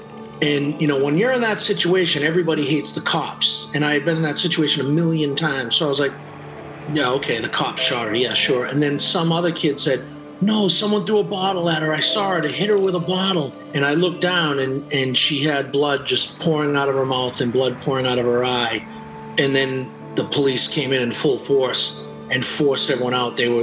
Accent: Brockton, Massachusetts, United States; she was from Bridgewater, which I'm from Brockton.

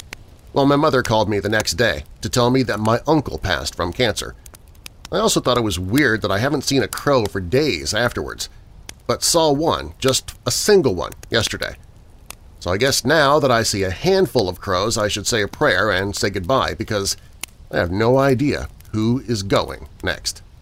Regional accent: Olathe, Kansas, United States; I'm a Kansas boy myself. Olathe, Kansas, by the way. That's my hometown. I don't live there anymore, but that's where I'm from.

